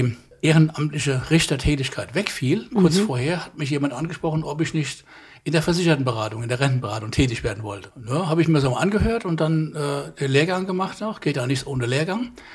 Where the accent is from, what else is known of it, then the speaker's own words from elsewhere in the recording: Hesse, Germany; moved away; Ich bin 74 Jahre alt, seit 49 Jahren verheiratet, komme aus Hessen, wie man sicher in meiner Sprache noch etwas hört, bin aber seit 1981 in Schleswig-Holstein. Und vorher war ich in der Nähe von Wiesbaden und Frankfurt.